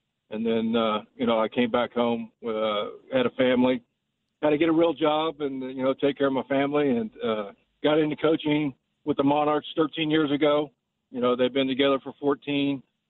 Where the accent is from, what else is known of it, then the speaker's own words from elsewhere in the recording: Hutchinson, Kansas, United States; I like, you know, the first 4 days in Hutch because that's my hometown.